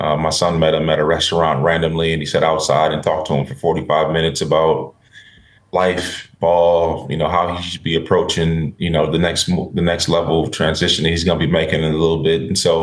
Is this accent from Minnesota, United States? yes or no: yes; Minnesota, United States; but I born and raised in Minnesota, still got a little Vikings love for me.